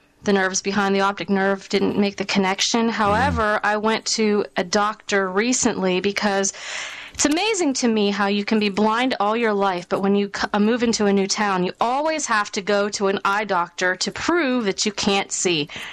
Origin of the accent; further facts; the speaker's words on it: Pennsylvania, United States; In Clearfield County in central Pennsylvania. And there was about 10,000 people in the town I grew up in.